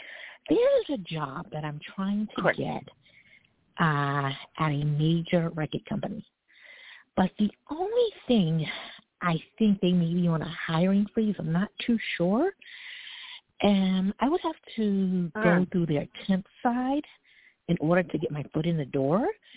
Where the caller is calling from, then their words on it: Brooklyn, New York, United States; I'm calling from Brooklyn right now.